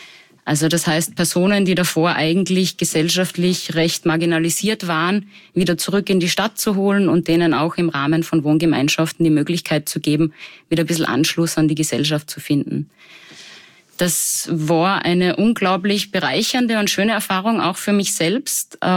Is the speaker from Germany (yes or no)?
no; Salzburg, Austria; Ich komme ursprünglich aus Salzburg, wie man vielleicht unschwer auch hören kann.